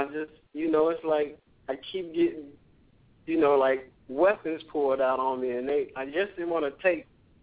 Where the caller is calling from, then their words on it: Birmingham, Alabama, United States; Well, I'm in Birmingham, but I got a 219 area code.